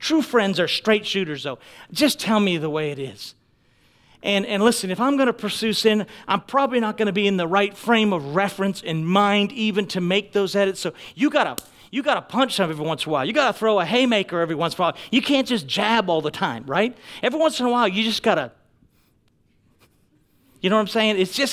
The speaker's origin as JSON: {"language": "English", "region": "Maine", "country": "United States", "said": "I'm from New England, so I'm from Maine, all right? So we talk harsh."}